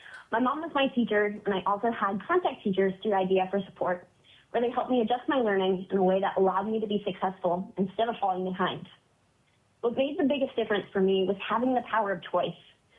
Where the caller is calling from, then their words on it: South Carolina, United States; I'm calling from South Carolina, where it's 9:30 p.m., because this topic is very near and dear to my heart.